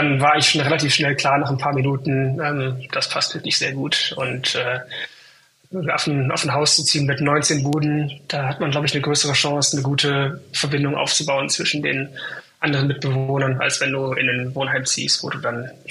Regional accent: Mülheim, North Rhine-Westphalia, Germany; also born or lived in Aachen; Ursprünglich aus dem Ruhrgebiet, aus Mülheim. Und bin da zur Schule gegangen und dann zum Studium nach Aachen.

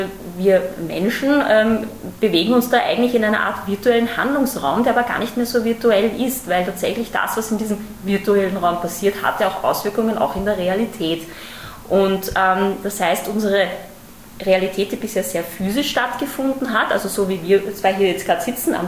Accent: Austria; now in Germany; Also ich glaube, an meinem Akzent hört man, dass ich keine Deutsche bin. Also ich bin tatsächlich selber Österreicherin

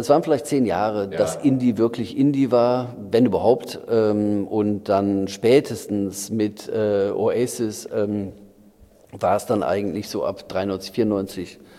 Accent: Mülheim an der Ruhr, North Rhine-Westphalia, Germany; aus meiner Heimatstadt Mühlheim an der Ruhr

